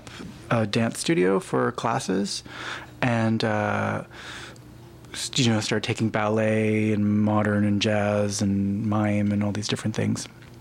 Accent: Nova Scotia, Canada; and also, I'm from Nova Scotia, and the jig kind of dancing in the kitchen.

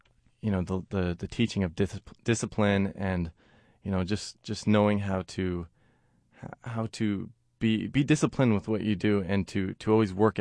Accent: Sacramento, California, United States; I got a call from the Sacramento Philharmonic asking if I would want to come back to my hometown and play a solo with the orchestra.

